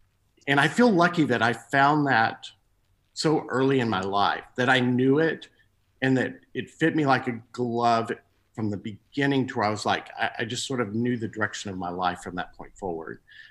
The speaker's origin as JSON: {"language": "English", "region": "Texas", "country": "United States", "tie": "born or raised there", "said": "I grew up on a ranch between Fort Worth and Waco, a very small farming community."}